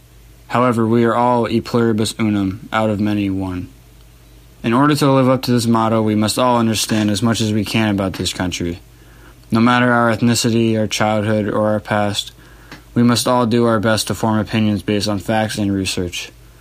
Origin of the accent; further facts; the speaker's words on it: United States; as an American, it is my duty to understand the world we live in to the best of my ability.